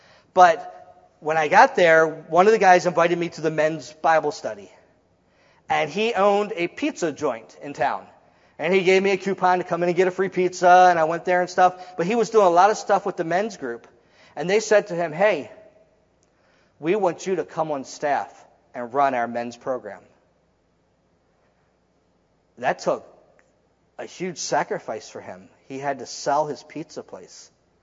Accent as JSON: {"language": "English", "region": "Maryland", "country": "United States", "tie": "born or raised there", "said": "When I was born and raised in Maryland, and one year we went to Maryland and I worked with my dad for a year."}